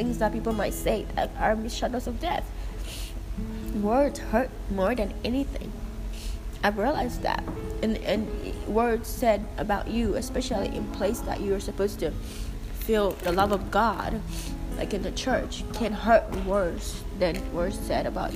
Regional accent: Ghana; when I was growing up, when I was a little girl, I'm African. I'm Ghanaian.

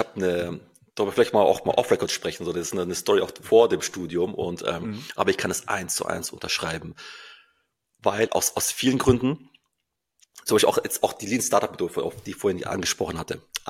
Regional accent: Stuttgart, Baden-Württemberg, Germany; Also ich komme aus Stuttgart

